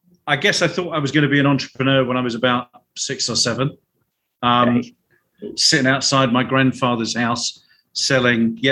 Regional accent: London, United Kingdom; now in Chicago, United States; I'm originally from London, now living in Chicago, and here to talk about everything that's pop-up.

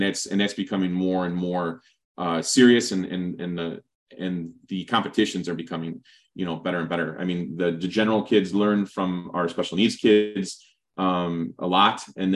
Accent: Chicago, Illinois, United States; now in San Antonio, United States; You know, I'm originally from Chicago, but moving to Texas and being in San Antonio

